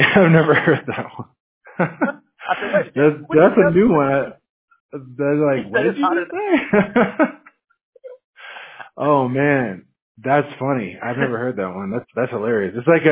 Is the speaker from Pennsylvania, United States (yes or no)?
no; Washington, United States; I'm actually from Washington State, so, I mean, all I remember is just rain and snow, but it's beautiful there.